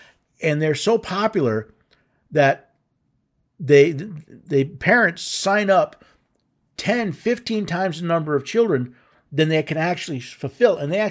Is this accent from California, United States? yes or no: no; New York City, New York, United States; Hey, I grew up in New York City, right? We had Little Italy, we had Chinatown, we had all these, Little Odessa.